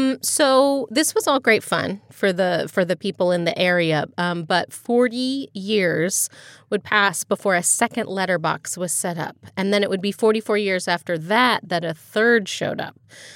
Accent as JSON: {"language": "English", "town": "Dayton", "region": "Ohio", "country": "United States", "tie": "born or raised there", "said": "You know where I grew up in Dartmoor. Just outside of Dayton, Ohio."}